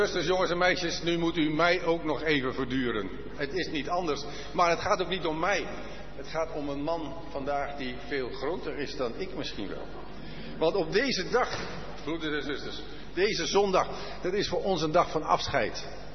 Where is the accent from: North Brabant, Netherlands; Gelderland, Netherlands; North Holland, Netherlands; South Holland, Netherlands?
South Holland, Netherlands; Rotterdam; born there; Anton gaat naar Rotterdam. En dat is, dat is de plaats waar ik geboren ben.